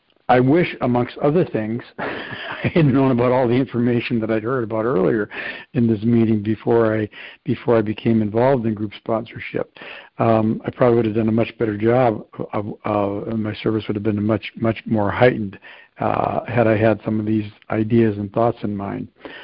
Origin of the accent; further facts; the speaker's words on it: Midwest, United States; I am from the Midwest, so I kind of hear about those wide open spaces, and I get it, having flown over the country amongst other things. But I did grow up in, you know, in a small town in the Midwest.